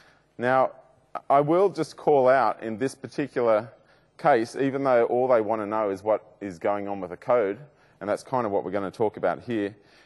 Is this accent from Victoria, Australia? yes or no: no; Sydney, New South Wales, Australia; I'm from Sydney.